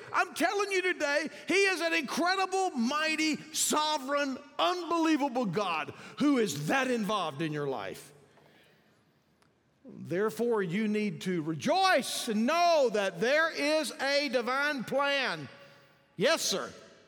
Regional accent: Yoakum, Texas, United States; when He raised me in Yoakum, Texas? I mean, how many of you like to tell people where you're from? I'm from Yoakum.

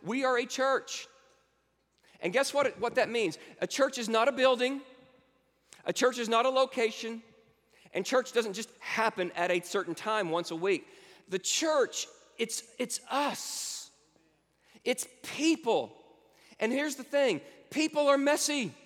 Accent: Springdale, Arkansas, United States; Well, we're from Springdale, Arkansas, and that's where our home is

